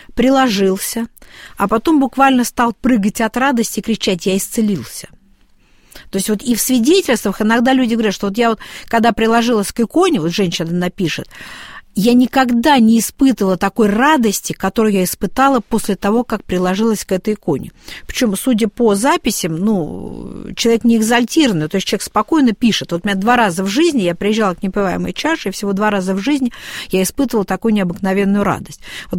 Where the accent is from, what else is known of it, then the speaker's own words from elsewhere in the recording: Serpukhov, Moscow Oblast, Russia; Ну, я вообще коренная серпуховичка.